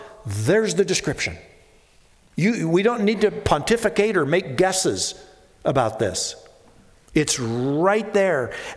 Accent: Minnesota, United States; Now I say pop because I was born and raised in Minnesota.

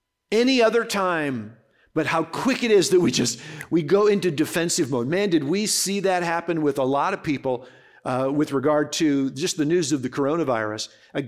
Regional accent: Minnesota, United States; or where I was born and raised in Minnesota, soybeans was a big crop that came in the fall along with corn.

